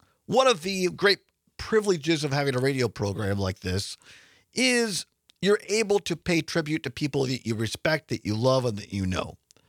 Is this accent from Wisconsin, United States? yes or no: yes; Wisconsin, United States; And I think that anybody who was a part of this program in my hometown or other places, it was other places in Wisconsin as well, other two-year campuses, Rice Lake, for instance, Marathon, Wausau, Fox Valley, that we as Wisconsinites learned